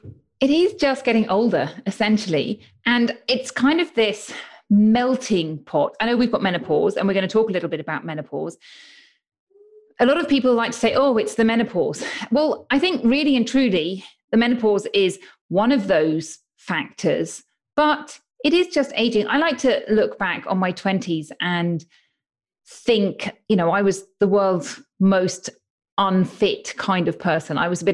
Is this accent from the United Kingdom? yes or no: yes; United Kingdom; now in Spain; Well, you may be able to tell from my accent, but I'm from the UK, but I live in Spain, just north of Barcelona, near the Mediterranean.